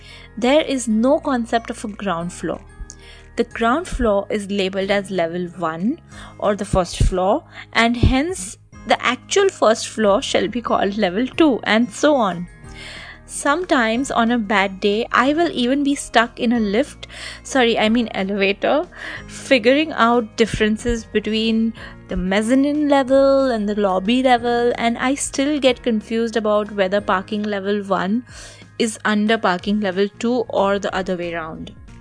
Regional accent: Mumbai, Maharashtra, India; moved away as an adult; now in abroad; as an Indian in my first few days in America. … this podcast is called Culture Chaos. Having spent all of my life as a proud Mumbai girl, my mind sort of went for a toss when I moved abroad

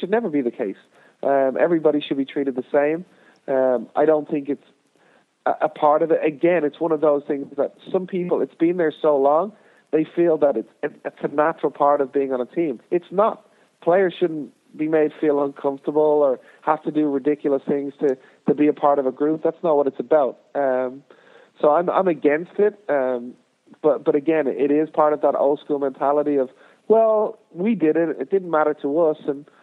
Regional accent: Ireland; now in United States; growing up in Ireland and playing in League of Ireland

